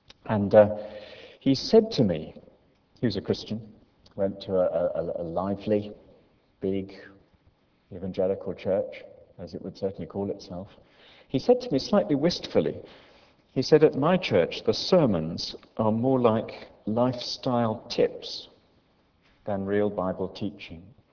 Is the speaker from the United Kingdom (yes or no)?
yes; United Kingdom; naturally, as a Brit, I thought this was a bit off.